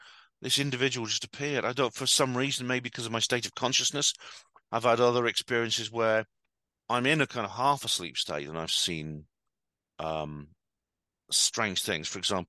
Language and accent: English; Aberystwyth, Wales, United Kingdom; Yeah, I come from West Wales. I was born in Aberystwyth, West Wales. My fa father was from a Bristol Welsh family. My mother was a Dutch woman who met my dad in Birmingham when they both lived in Birmingham.